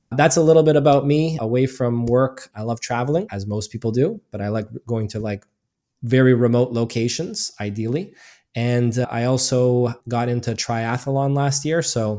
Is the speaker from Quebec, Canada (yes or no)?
yes; Montreal, Quebec, Canada; born and raised in Montreal, Canada. I'm a CPA here.